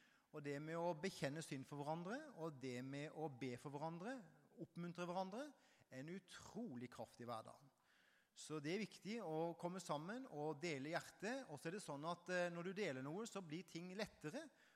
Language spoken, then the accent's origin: Norwegian; Hisøya, Agder, Norway; så jeg kommer jeg jo fra Hisøya. Jeg har jo bodd der i oppveksten og født oppvokst der.